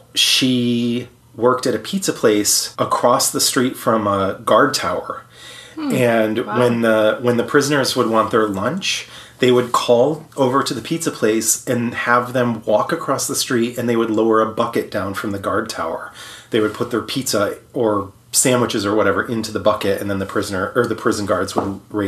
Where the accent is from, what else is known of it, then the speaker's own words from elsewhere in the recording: Auburn, New York, United States; So I'm from Auburn, New York.